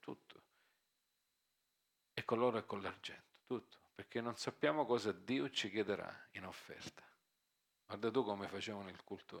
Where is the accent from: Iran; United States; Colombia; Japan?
United States; now in Italy; io sono cresciuto in America